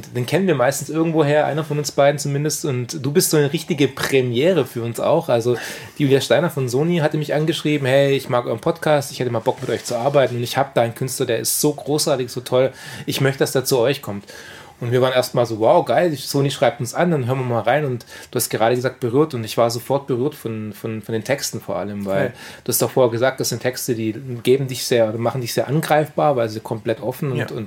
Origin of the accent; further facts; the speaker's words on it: Kornwestheim, Baden-Württemberg, Germany; wir sind bei den Kommestheim groß geworden, bei Ludwigsburg